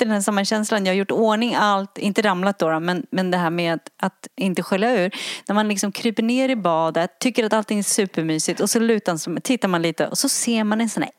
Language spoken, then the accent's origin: Swedish; Sweden; jag är tillsammans med en engelsman och han tycker att vi i Sverige inte förstår